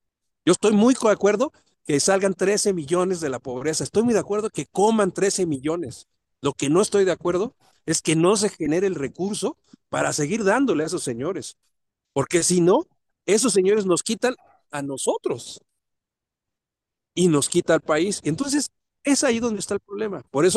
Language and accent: Spanish; Mexico; como asesor, como experto en impuestos, como mexicano.